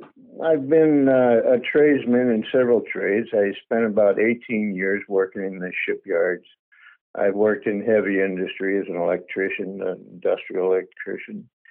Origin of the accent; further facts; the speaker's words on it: Norfolk, Virginia, United States; also born or lived in Baltimore; Well, I was born in Baltimore, Maryland, raised in Norfolk, Virginia. I spent the first 16 to 18 years right on the Chesapeake Bay in one way or another.